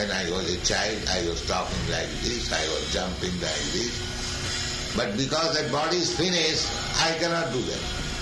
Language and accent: English; India; I am Indian, poor Indian.